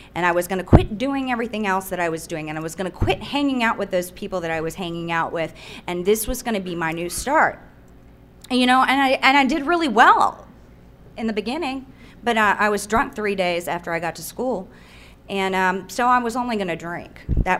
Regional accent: Houston, Texas, United States; Oh, and by the way, I was born and raised in Houston.

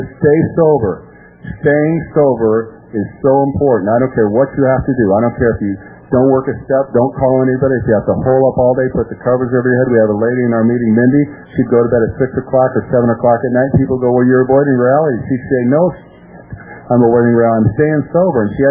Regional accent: Long Beach, California, United States; And anyway, I was born and raised in Long Beach. I'm the youngest of 3 children. I was right here, stone's throw away, born and raised right here.

